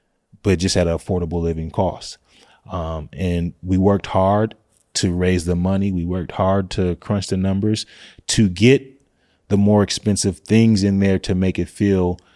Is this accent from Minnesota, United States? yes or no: yes; Minneapolis, Minnesota, United States; I'm from North Minneapolis, but mm-hmm. there's a North Minneapolis in every state.